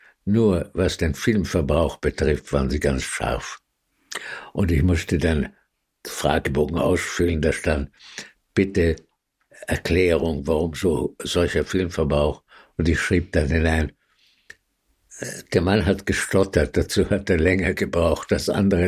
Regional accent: United States; ich bekam dieses Stipendium nach Paris als amerikanischer Student.

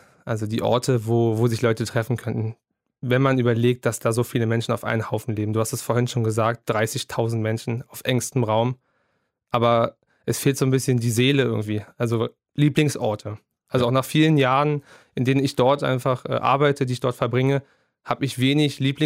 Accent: Berlin, Germany; Also ich bin aus Neukölln, ich lebe hier schon mein ganzes Leben

